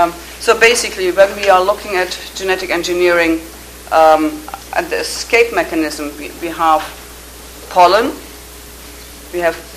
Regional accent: Germany; now in United Kingdom; I'm originally from Germany. Now I live in the UK.

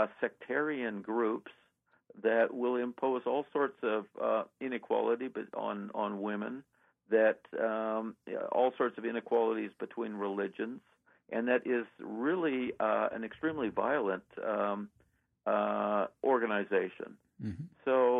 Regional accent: Canada; now in United States; But, you know, I grew up in Canada myself

